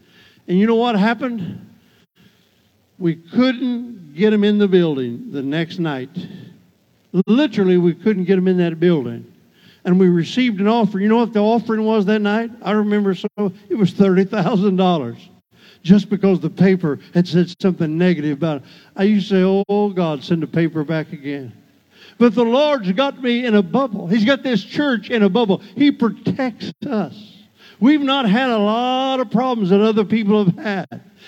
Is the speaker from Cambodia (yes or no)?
no; Indiana, United States; We have a lady that I grew up with. She's Hispanic. I grew up with her in Indiana.